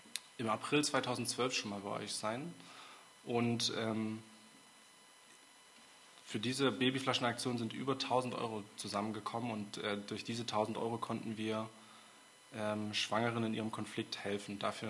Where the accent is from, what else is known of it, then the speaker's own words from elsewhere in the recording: Heidelberg, Baden-Württemberg, Germany; Ich komme aus Heidelberg und gehe dort auch in die Calvary Chapel.